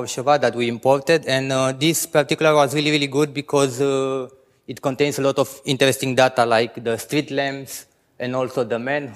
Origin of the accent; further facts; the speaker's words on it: Romania; from Romania, and this talk is about